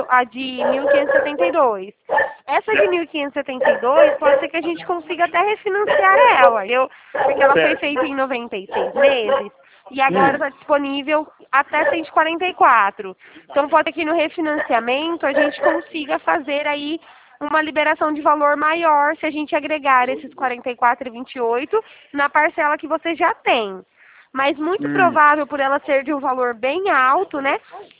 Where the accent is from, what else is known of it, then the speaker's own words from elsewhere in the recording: Araras, São Paulo, Brazil; Eu sou de Araras mesmo.